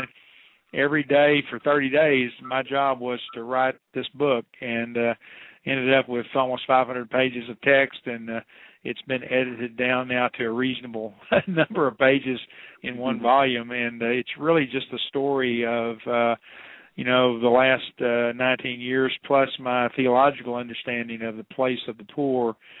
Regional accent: Dallas, Texas, United States; I grew up in the Dallas, Texas area, and actually was in parish ministry as a pastor for almost 25 years.

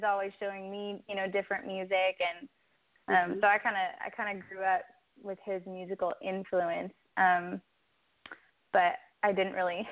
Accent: California, United States; also born or lived in Nevada / Chicago; now in Memphis, United States; I'm originally from California, Central California, and I've lived in a handful of different states. I lived in Nevada for about 7 years, grew up there. I lived in Chicago for a while.

